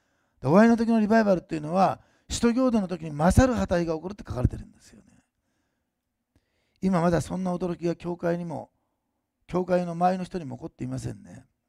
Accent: Osaka, Japan; 大阪出身だからかもしれませんが、

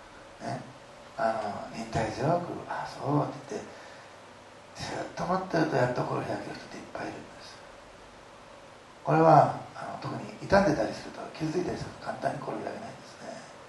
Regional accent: Osaka, Japan; そういうところで生まれ育ちましたから、せっかちなの。

